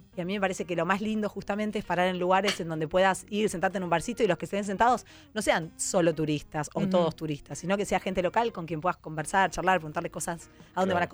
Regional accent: Buenos Aires, Argentina; así como los porteños somos bastante pedantes

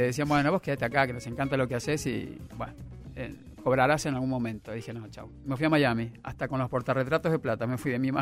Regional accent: Mendoza, Argentina; now in Buenos Aires, Argentina; A ver, me vine de Mendoza a Buenos Aires

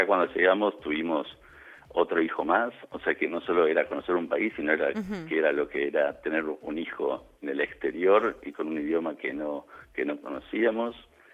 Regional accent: Argentina; Como buen argentino, yo uh-huh. Me quedo terminando trabajando hasta las 7, pero es una cuestión cultural.

